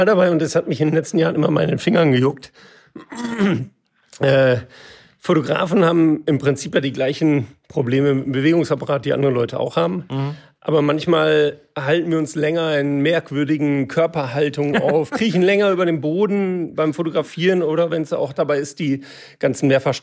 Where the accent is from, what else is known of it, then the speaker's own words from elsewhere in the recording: Coesfeld, North Rhine-Westphalia, Germany; Ich komme aus Coesfeld im Münsterland. Das ist so nördlich vom Ruhrgebiet.